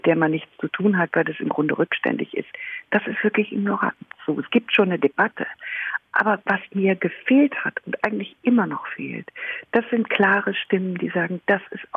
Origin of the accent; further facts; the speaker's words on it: West Germany, Germany; ich bin ja Westdeutsche und Jahrgang 61.